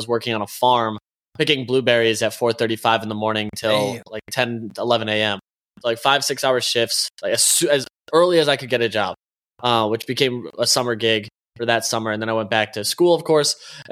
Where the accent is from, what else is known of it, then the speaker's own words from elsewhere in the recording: Connecticut, United States; Yeah, so I'm from a small town in Connecticut. Came from a low income, like, I guess you could say medium income, but the town I lived in was, like, relatively wealthy except for my family and a handful of others.